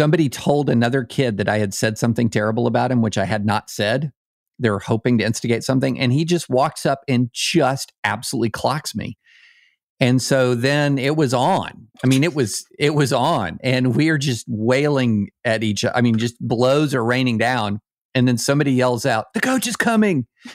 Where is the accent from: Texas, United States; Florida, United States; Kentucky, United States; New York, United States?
Kentucky, United States; I grew up in Kentucky and guys got in fights, especially when you were in elementary school.